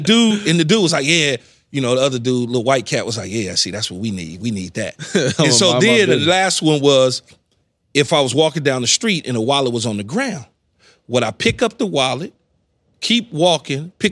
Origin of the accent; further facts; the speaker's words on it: Los Angeles, California, United States; Man, I grew up in South Central L.A. Yeah. At 11 years old, I was sleeping in cars with my ma.